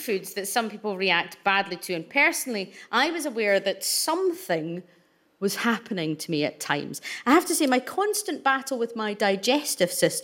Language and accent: English; Scotland, United Kingdom; People get drunk everywhere, not just in Scotland. And I'm Scottish